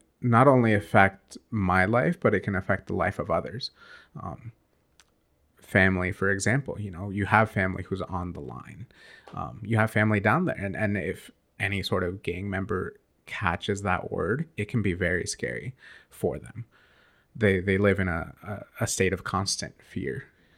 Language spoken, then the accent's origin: English; United States; Well, I was born in the United States.